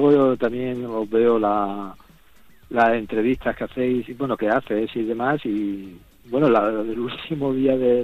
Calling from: Barcelona, Catalonia, Spain; de Barcelona.

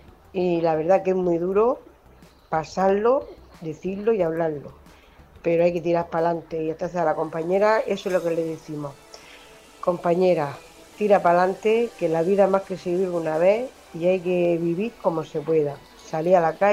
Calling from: Region of Murcia, Spain; de Murcia, también soy viuda hace 3 años

